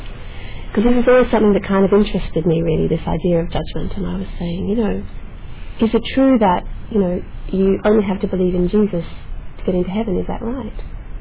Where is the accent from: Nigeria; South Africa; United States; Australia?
Australia; accent: Australian; I grew up in Australia, as you can maybe tell from the accent. I grew up as an atheist, really.